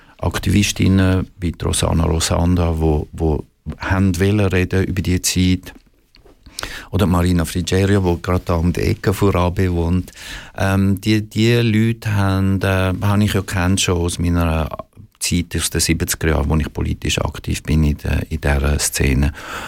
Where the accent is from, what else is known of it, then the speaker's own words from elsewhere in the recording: Switzerland; Das unterschätzt man als Schweizer.